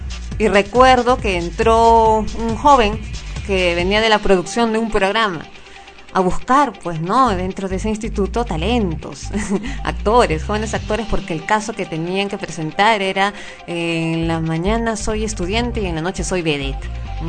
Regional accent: Peru; yo que vivo acá en el Perú y que soy peruana

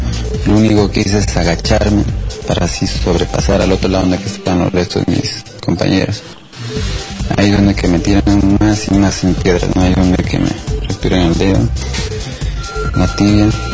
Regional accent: Huancayo, Junín, Peru; Porque como buen huancaíno que soy, buen peruano, voy a seguir adelante.

